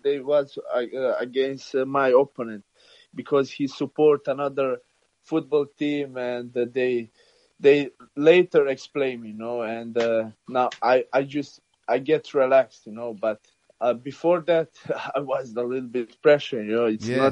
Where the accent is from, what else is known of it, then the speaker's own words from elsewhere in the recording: Croatia; because I'm from Croatia